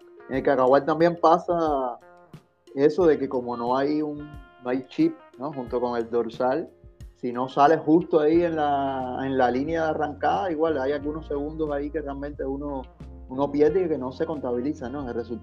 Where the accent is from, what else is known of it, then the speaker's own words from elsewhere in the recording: Havana, Cuba; born there; yo nací en Centro Habana y también entrené en el pontón.